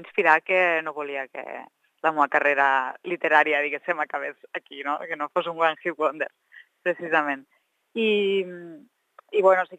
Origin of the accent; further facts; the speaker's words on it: Amposta, Catalonia, Spain; born there; jo vaig néixer a Amposta